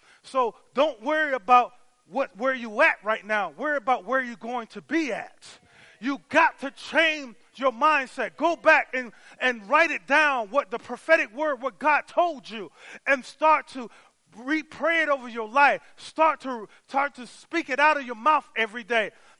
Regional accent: Miami, Florida, United States; now in Sierra Vista, United States; I'm from Miami, y'all. I'm not from Sierra Vista. I'm not whatever. And I grew up around the water.

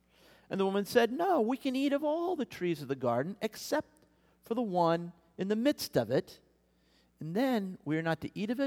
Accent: Kansas, United States; also born or lived in California; Most of you know, I grew up in Kansas, and so any body of water that was there, you could see across.

